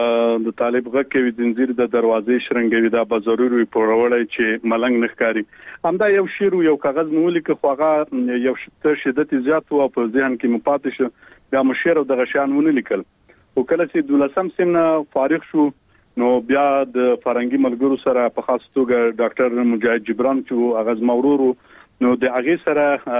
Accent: Khost, Afghanistan; born there; او زه په خوست ولایت کې پیدا شوی ما او عمر می تقریبا اوس نو 28 کلنې ته برسېږي

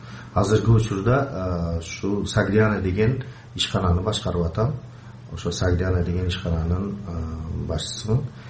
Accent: Uch-Korgon, Batken Region, Kyrgyzstan; born there; Kyrgyz is a second language; Эми биз ушу Кыргызстандын ушу Учкуронда ушакта төрөлгөнмүн 60-чы жыл.

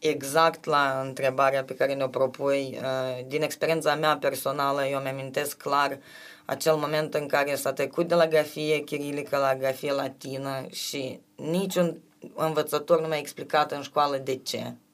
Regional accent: Romania; decât să aflăm că suntem români

